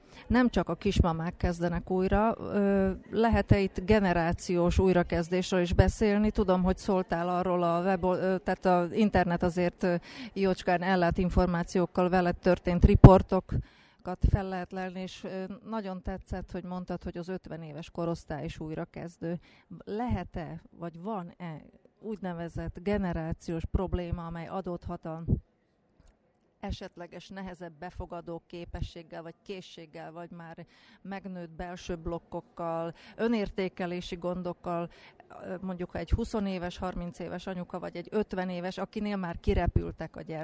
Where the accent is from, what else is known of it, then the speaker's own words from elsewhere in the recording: Komárno, Nitra Region, Slovakia; ugye komáromi vagyok én, és az ismerőseim többsége is komáromi